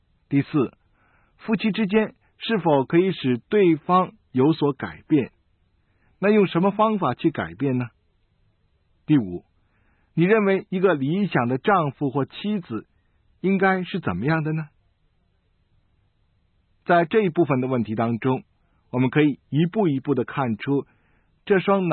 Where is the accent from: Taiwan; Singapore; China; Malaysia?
China; 我们中国人有一句话说啊